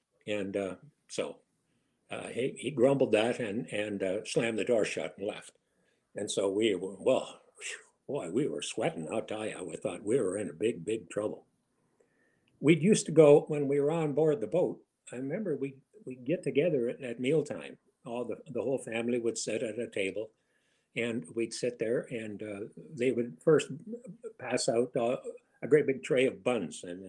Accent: Ontario, Canada; English is a second language; As for English, we learned English when we went to school in a small community in Ontario. And of course, the other kids made fun of us because that's what they do.

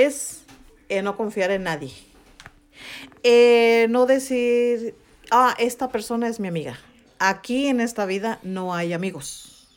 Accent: Mexico; now in United States; Bueno, yo vengo de México

